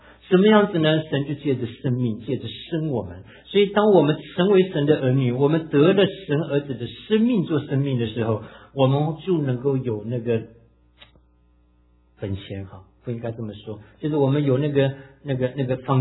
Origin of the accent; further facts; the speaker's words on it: Taiwan; 你看我们自己在台湾长大，从南到北拜各样的神